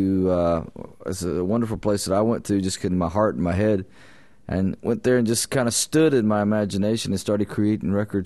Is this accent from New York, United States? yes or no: no; Mississippi, United States; I came from Mississippi. The Mississippi Delta in particular was a great spawning ground for American music